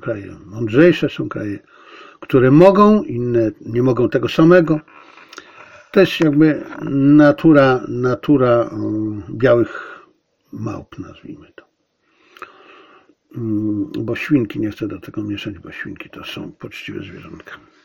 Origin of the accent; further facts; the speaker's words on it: China; dla mnie, jako że ja jestem Chińczykiem, Polakiem, więc ten artykuł ma przełożenie również na Chiny.